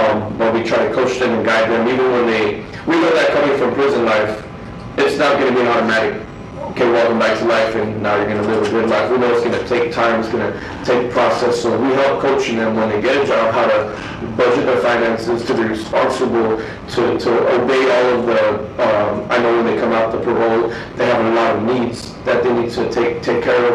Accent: Tucson, Arizona, United States; But I myself, I grew up in Tucson, Arizona, lived a similar life involved in gangs, involved in drugs, alcohol.

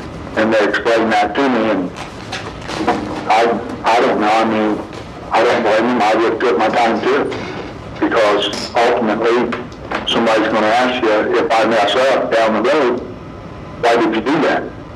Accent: Marion, Ohio, United States; There's a lot of people that I grew up with in Marion, Ohio, because that's where I was born

